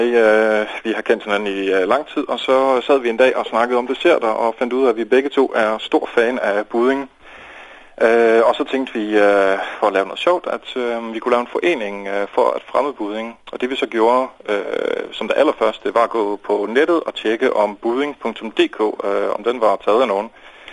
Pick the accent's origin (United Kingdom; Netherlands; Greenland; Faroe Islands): Netherlands; Danish is a second language; now in Denmark; nu kommer jeg selv fra Holland, og der spiser man meget af det.